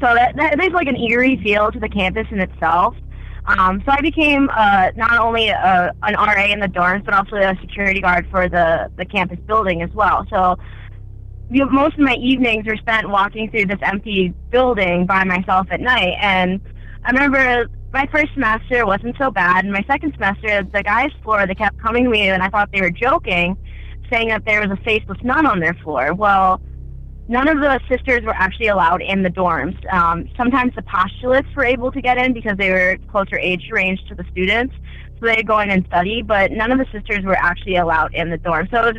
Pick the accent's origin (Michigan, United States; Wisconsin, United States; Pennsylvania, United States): Pennsylvania, United States